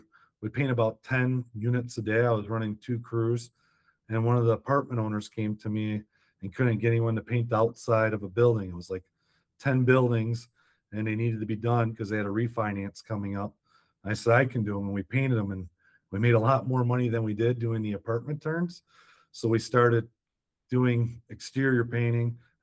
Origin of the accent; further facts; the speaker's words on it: Detroit, Michigan, United States; I'm from Detroit, so we're kind of like that Henry Ford, you can have in any color as long as it's black type mentality.